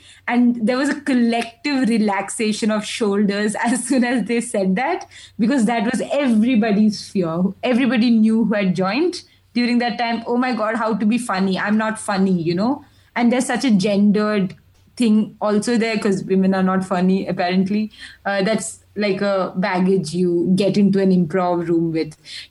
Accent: India; first language Malayalam; English is a second language; Malayalam, very Indian vernacular. I started watching English movies only in my 11th grade. In fact, I didn't speak English very well till my 6th grade, because I did not have anybody to speak English with.

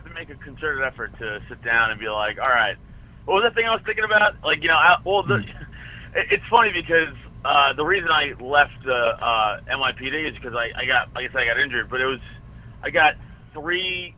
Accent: Staten Island, New York, United States; No, it's only about 50 minutes from Staten Island. I'm from Staten Island. New York.

